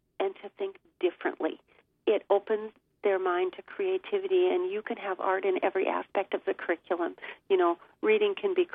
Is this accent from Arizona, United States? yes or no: no; Roseau, Minnesota, United States; I was born and raised in Roseau, Minnesota. I went through my elementary school years, my high school years, and graduated from Roseau High School